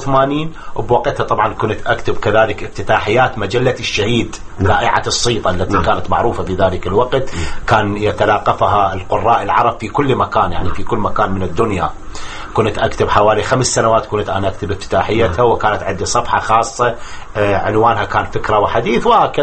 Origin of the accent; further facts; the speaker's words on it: Iraq; moved away as an adult; في عام 80 هاجرت من العراق